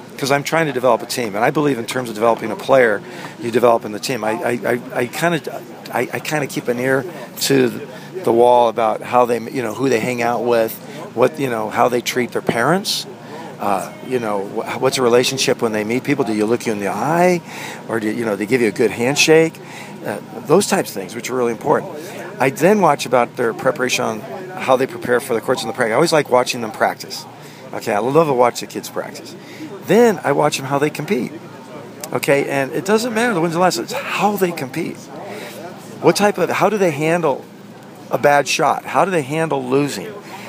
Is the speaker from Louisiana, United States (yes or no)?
no; California, United States; now in Kalamazoo, United States; So I don't know what it's like in my hometown. Or I was from California originally. What's California like at this time?